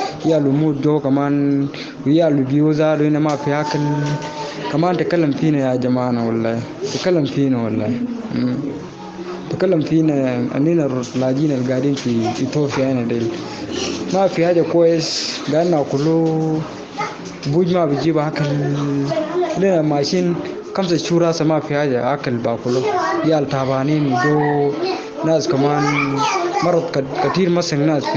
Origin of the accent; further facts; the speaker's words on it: South Sudan; now in Ethiopia; أنا لاجي من إثيوبيا … أنا دا من ساوث السودان نينا قونا طويل في إثيوبيا